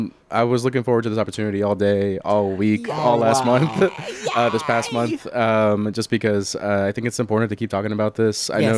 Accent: Tennessee, United States; also born or lived in Santa Ana, California; And I have grown up here in Tennessee since I was 6 months old, maybe a little before that. But I was born in California in Santa Ana. And I've just grown up here all in Middle Tennessee.

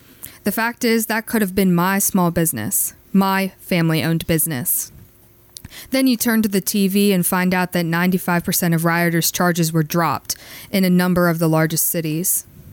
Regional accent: Norfolk, Virginia, United States; now in Nashville, United States; so I live now in Nashville, Tennessee, but I'm originally from Norfolk, Virginia. For college, I moved to Blacksburg, Virginia

